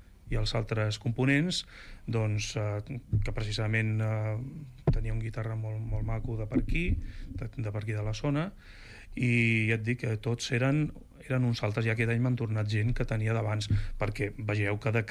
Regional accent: Barcelona, Catalonia, Spain; tots som de Barcelona

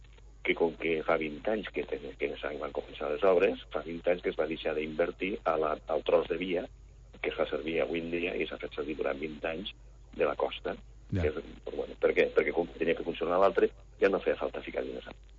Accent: Móra la Nova, Catalonia, Spain; Jo soc de Móra la Nova.

